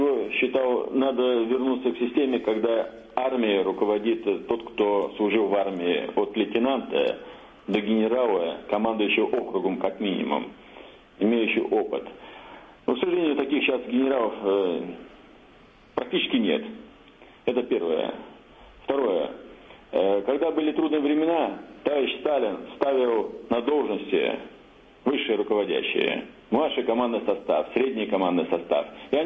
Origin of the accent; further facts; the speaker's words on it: Moscow, Russia; Я сам москвич и вижу, что творится здесь в последние годы.